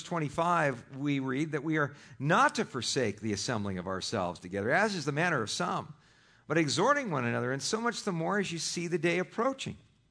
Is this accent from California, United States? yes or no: yes; Los Angeles, California, United States; I think it's just a function of growing up in Los Angeles where, you know, teams just come and go and come and go